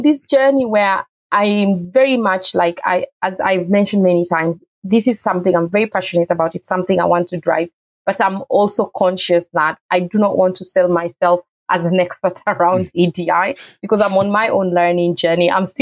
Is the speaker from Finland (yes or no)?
yes; Finland; now in United Kingdom; I came from Finland and then started to live here. So I've only been in the UK for 5 years